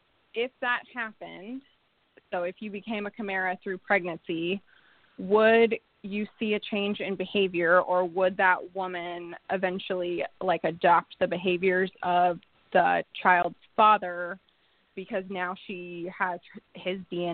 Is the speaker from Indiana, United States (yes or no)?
no; Alaska, United States; I do. I was born and raised here, and I mean, it's a little chilly out, but I can't complain.